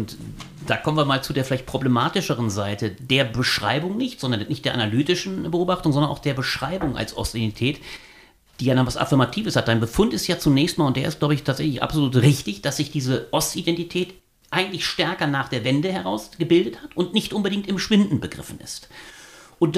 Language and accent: German; West Germany, Germany; als Wessi, du hast es ja vorhin so schön dargestellt, Karin, klassischer Wessi, wo ich mal dazu sagen würde, ich finde das ganz witzig, meine Familie ist eigentlich aus Schlesien.